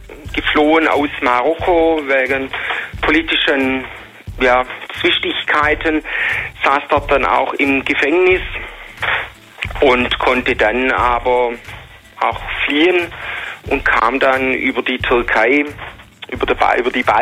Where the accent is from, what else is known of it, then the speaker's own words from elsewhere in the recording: Rottweil, Baden-Württemberg, Germany; Also ich wohne in Rottweil, ich bin gebürtig aus Rottweil, wohne da, aber der Bischof hat mich ins obere Schlichemtal geschickt.